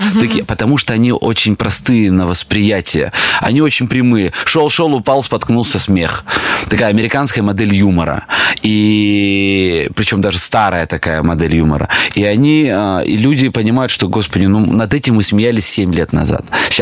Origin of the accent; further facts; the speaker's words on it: Berezniki, Perm Krai, Russia; also born or lived in Kirovsk, Murmansk Oblast; Это звучит гораздо круче, чем я родился в Березняках. Я там жил очень долго, 17 лет. И да, я родился на Кольском полуострове в городе Кировск, Муромской области.